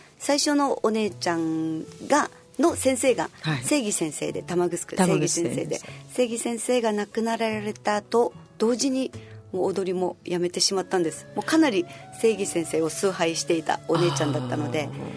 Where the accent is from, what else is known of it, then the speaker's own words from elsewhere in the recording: Naha, Okinawa, Japan; 那覇市の牧師です。